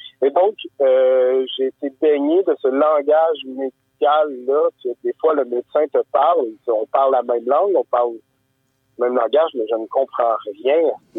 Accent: Windsor, Quebec, Canada; J'ai grandi à Windsor, qui est une ville assez industrielle avec la Domtar.

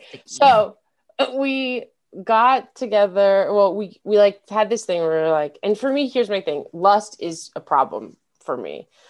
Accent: Denver, Colorado, United States; I'm from Denver. So she came to Denver, met my whole family at 3 weeks.

